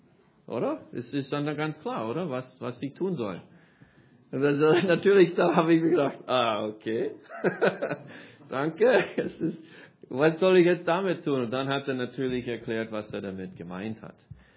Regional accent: Vienna, Austria; weil ich so viele positive und schöne Erinnerungen hatte von meiner Kindheit in Wien

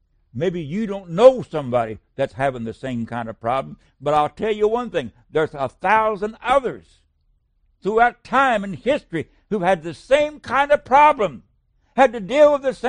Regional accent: United States; You are deprived of growing up in America that I grew up in. I was born in 1940.

